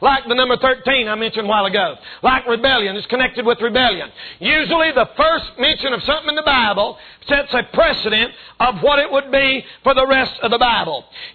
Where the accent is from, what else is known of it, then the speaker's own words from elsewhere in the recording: Marion, North Carolina, United States; I grew up in Marion, and all my life in Marion, it was a dry county.